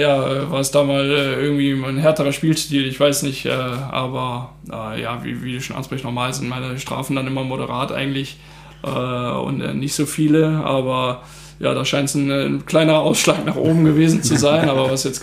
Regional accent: Krefeld, North Rhine-Westphalia, Germany; also born or lived in Cologne; das Krefelder Jahr, irgendwie in meine Heimat zurückzukommen nach 9 Jahren in Köln, war für mich schon schön.

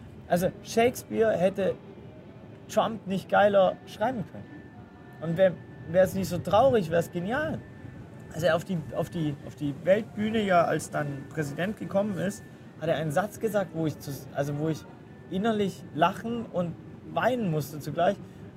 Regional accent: Southern Germany, Germany; ich bin natürlich in Süddeutschland groß geworden

